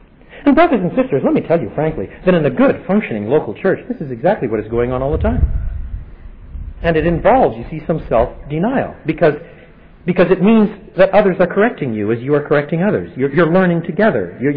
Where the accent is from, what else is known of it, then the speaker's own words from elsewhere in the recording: French Canada, Canada; Well, I could cope with that. I was brought up in French Canada.